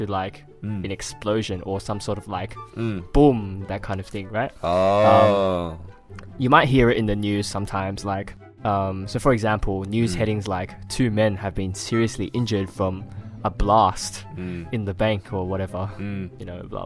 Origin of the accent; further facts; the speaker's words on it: Australia; Well, I'm Australian.